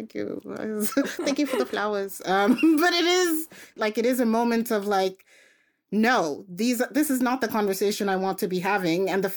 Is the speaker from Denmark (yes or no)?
yes; Denmark; When I was growing up, so I grew up in Denmark, and I remember when I first was introduced to feminism